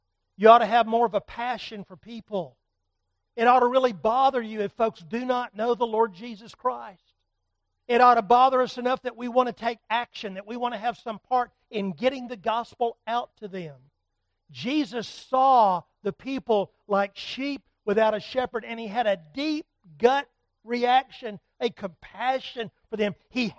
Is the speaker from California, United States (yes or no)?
no; Atlanta, Georgia, United States; When I was a teenager growing up in Atlanta, Georgia, I had a dream job as a teenage boy.